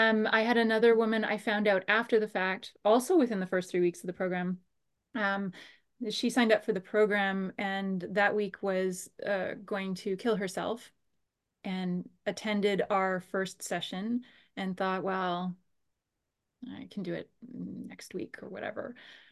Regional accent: Winnipeg, Manitoba, Canada; I am from Winnipeg, Canada, right in the middle.

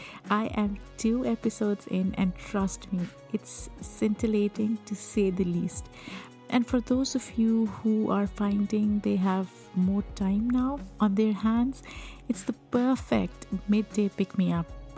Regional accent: Pakistan; I grew up in Pakistan

